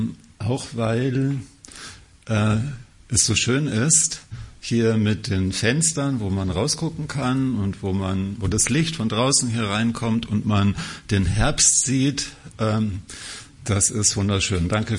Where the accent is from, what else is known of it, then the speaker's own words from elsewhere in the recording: Bavaria, Germany; also born or lived in Hamburg / Bremen / Bochum / Baunatal; Wir sind eigentlich wir sind gebürtige Bayern, also richtig, also Niederbayern und Hauptstadt München und sind auch groß geworden, auch wenn man das nicht mehr so hört. Und dann waren wir eigentlich immer unterwegs, muss man sagen, also 5 Jahre Hamburg zum Studium und dann war Bremen